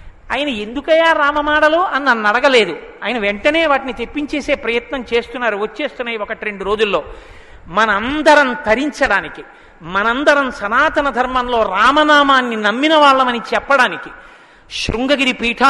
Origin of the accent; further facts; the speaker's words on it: Guntur, Andhra Pradesh, India; నేను ఎందుకు గుంటూరు వాడిని కాను, నేను గుంటూరు వాడిని. కాబట్టి మన గుంటూరు అంత గొప్పది.